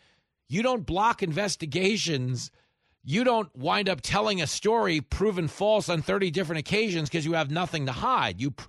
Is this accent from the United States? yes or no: yes; Levittown, New York, United States; I grew up, I really did. I grew up in Levittown in the 80s. Probably the most patriotic community ever built.